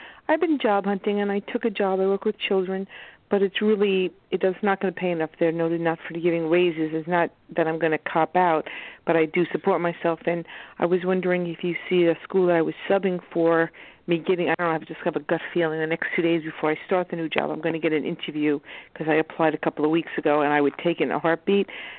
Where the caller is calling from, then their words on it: Long Island, New York, United States; Long Island.